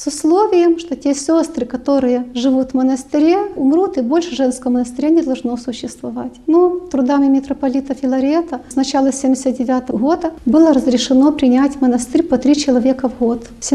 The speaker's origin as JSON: {"language": "Russian", "region": "Brest Region", "country": "Belarus", "lives_now": "Polotsk, Belarus", "said": "когда мы переехали в Полоцк, я сама из Брестской области"}